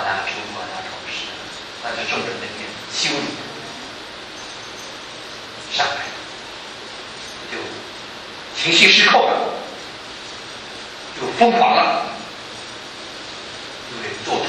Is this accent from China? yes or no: yes; China; 所以我们中国人说一句话，君子之交淡如水